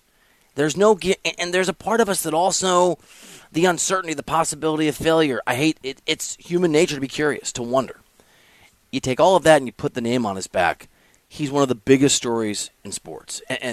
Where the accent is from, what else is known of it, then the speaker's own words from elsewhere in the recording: Iowa, United States; I'm not making fun of Caitlin Clark. I'm from Iowa. Parents are Hawkeye fans.